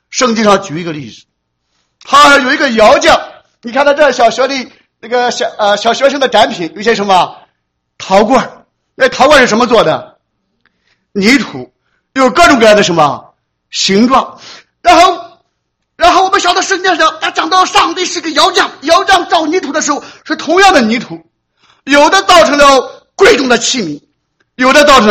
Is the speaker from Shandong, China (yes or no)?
yes; Shandong, China; accent: Shandong; 我们山东话，人是什么？人就是土人